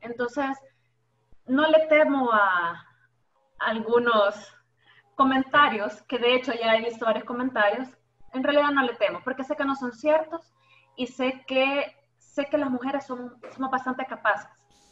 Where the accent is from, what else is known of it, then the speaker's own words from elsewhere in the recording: El Salvador; La idea es que como salvadoreños crezcamos, como salvadoreños podamos sacar el país y llevarlo hacia adelante.